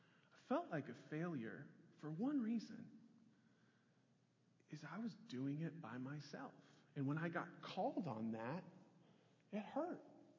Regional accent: Lawrence, Kansas, United States; And we moved to Lawrence, Kansas to be here for like 5 minutes because I grew up in Lawrence, Kansas.

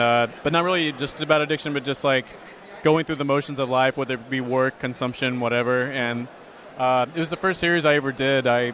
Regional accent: Midwest, United States; That's more based on the narrow-minded type folk that I grew up in the Midwest.

